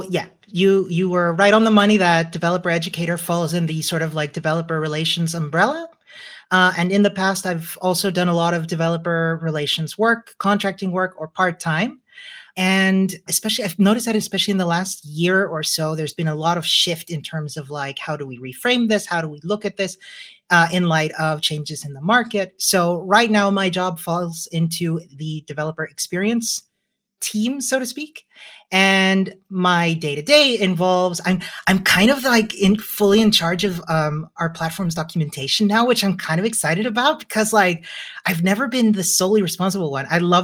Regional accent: Chile; now in Austria; I'm originally from Chile, but I've been living in Austria for a very, very long time. That will give away my age, so I'll just leave it as redacted.

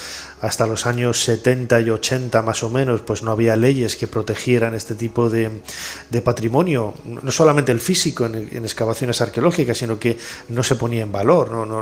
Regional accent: León, Castile and León, Spain; Vamos, mira que yo soy de León, ¿eh? Es la mejor ciudad que hay en España

